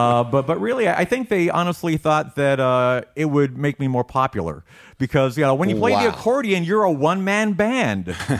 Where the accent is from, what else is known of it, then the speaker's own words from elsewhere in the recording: Lynwood, California, United States; Straight out of Linwood, yeah. In fact, Suge Knight went to my high school.